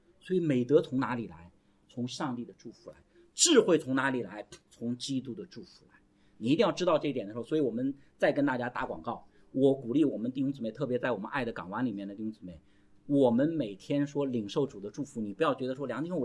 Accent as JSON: {"language": "Chinese", "country": "China", "said": "这个跟我们中国人的习惯又不一样。我们中国人太多习惯就是说"}